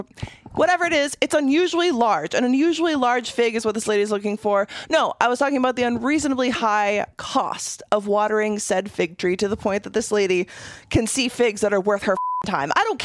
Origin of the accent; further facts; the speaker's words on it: Michigan, United States; growing up in Michigan, Midwest, all those like stinging nettles